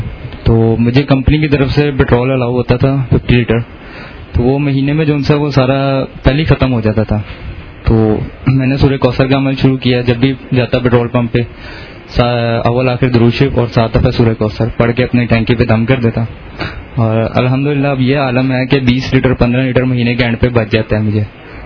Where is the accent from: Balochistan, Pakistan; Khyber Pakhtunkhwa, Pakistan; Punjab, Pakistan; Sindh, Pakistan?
Punjab, Pakistan; Lahore; اور میرا تعلق لاہور سے ہے